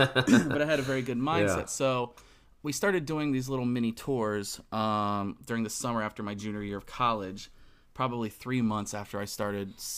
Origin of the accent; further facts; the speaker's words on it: Cincinnati, Ohio, United States; and then back to my hometown in Cincinnati at the time.